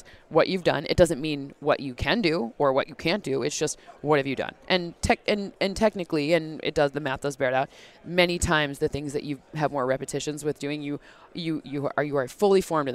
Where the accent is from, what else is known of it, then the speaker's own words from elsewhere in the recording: Michigan, United States; Full disclosure, I'm from Michigan.